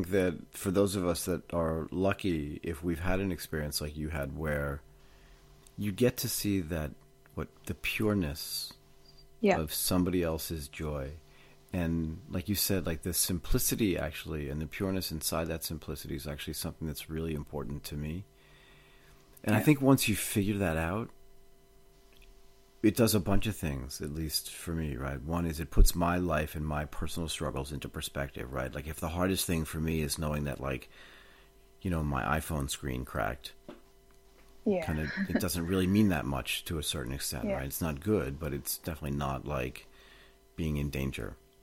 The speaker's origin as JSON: {"language": "English", "town": "Boston", "region": "Massachusetts", "country": "United States", "tie": "born or raised there", "also_born_or_lived": "California / Connecticut / New Jersey / Pennsylvania", "said": "I was born in California, raised in Boston, Connecticut, New Jersey, Pennsylvania, went to college in Connecticut"}